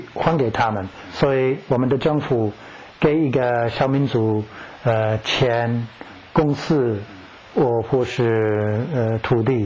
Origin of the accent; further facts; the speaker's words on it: New Zealand; Chinese is a second language; 可是我小的时候在国小，我们做那个艺术课